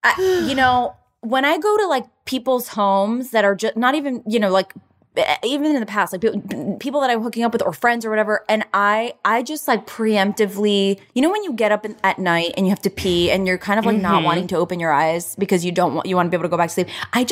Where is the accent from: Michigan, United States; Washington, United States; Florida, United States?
Florida, United States; My husband's from Iowa. I'm from Florida.